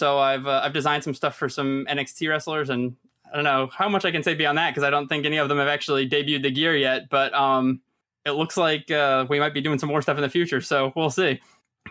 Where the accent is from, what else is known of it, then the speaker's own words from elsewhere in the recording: Florida, United States; growing up in Florida, I've met a ton of wrestlers and I go to a ton of shows.